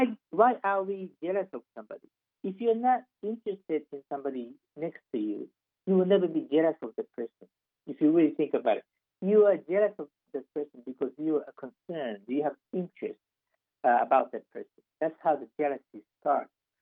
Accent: Japan; we are all from Japan

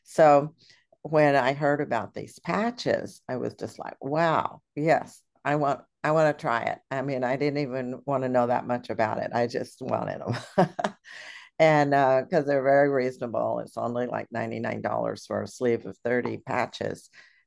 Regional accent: Texas, United States; I had a long conversation last night with my mentor in Texas, which lives 30 miles from my hometown.

